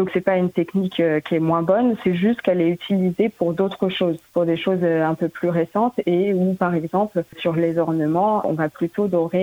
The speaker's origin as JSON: {"language": "French", "town": "Bouloire", "region": "Pays de la Loire", "country": "France", "said": "je suis originaire de Bouloir, donc j'ai voulu me rapprocher de ma famille, étant donné qu'ils sont tous sur la commune."}